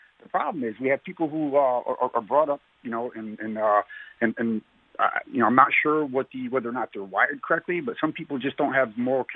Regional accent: Middletown, Connecticut, United States; I grew up here in Connecticut in Middletown, Connecticut. Went to high school there. I served in the Connecticut Army National Guard for over 30 years.

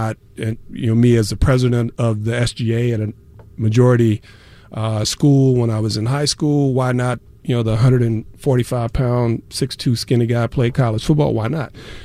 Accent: Mobile, Alabama, United States; Yeah, and you know, I have to say, growing up in Mobile, the Saints.

